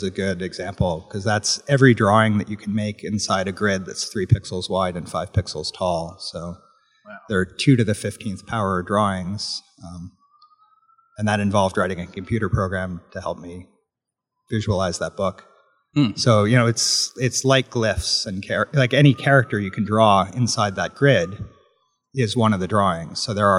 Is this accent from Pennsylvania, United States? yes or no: yes; Philadelphia, Pennsylvania, United States; Well, I grew up in Philadelphia, right in the city. So it's a big city, but it's also like a kind of small, comfortable town at the same time.